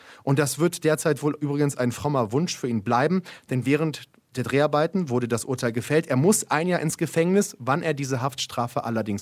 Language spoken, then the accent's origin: German; Iran; Für mich als Iraner bedeutet es alles, wenn ich die Macht hätte, eigene Entscheidungen zu treffen.